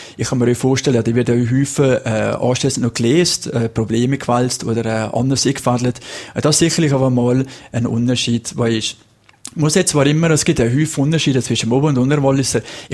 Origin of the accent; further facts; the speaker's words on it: Valais, Switzerland; wir sind Walliser